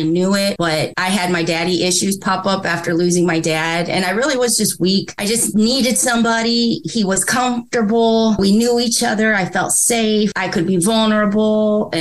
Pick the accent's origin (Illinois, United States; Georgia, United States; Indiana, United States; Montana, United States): Indiana, United States; I'm from Indiana.